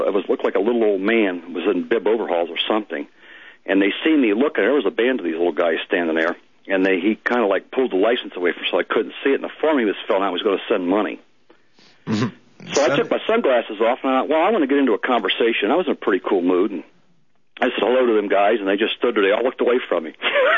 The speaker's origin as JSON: {"language": "English", "region": "Ohio", "country": "United States", "said": "We're just under Cleveland and just above Columbus. We're right between the two of those."}